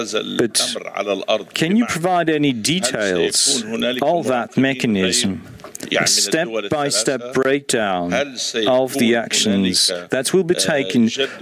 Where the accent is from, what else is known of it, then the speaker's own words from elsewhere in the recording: Russia; I'm from Russia.